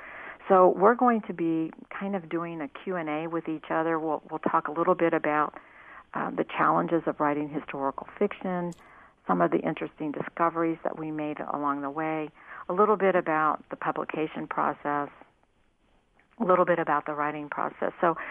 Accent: Kettering, Ohio, United States; Dayton, my hometown where I grew up and went to high school. I grew up in Kettering.

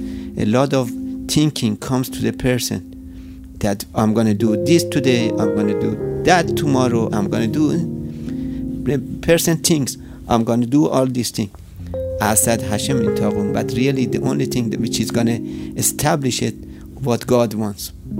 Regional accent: Iran; English is a second language; now in United States; I'm not from United States, as you notice from my accent. I'm from Iran. In 1979, a lot of Jews, including me, they left Iran to come to the United States

